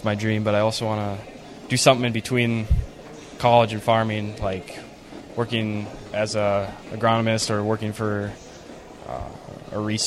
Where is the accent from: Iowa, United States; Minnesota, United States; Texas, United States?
Minnesota, United States; Canby; I'm from Camby, Minnesota.